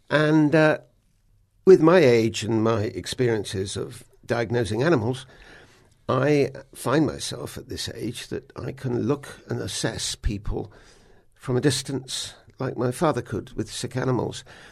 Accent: South West England, United Kingdom; I come from Somerset

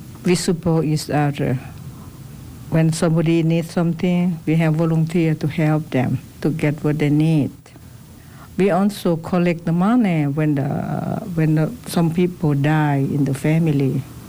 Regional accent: Laos; English is a second language; now in United States; I am refugee from Laos. In the Laos community, we have so many ethnic group, about 5,000 in here. We are here because our country fall to the communist regime.

